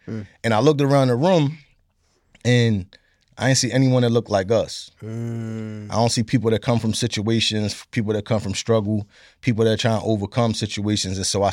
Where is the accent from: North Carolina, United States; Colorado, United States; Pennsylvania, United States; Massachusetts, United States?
Pennsylvania, United States; Philadelphia; having a single mother, growing up in Philly, you know, it was rough.